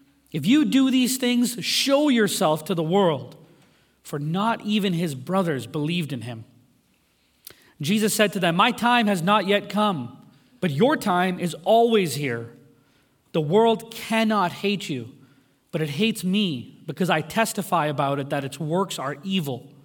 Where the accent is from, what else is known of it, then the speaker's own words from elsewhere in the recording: New Delhi, Delhi, India; born there; And I was born in New Delhi, India, and so my parents and I, we had taken a trip back there to see some family.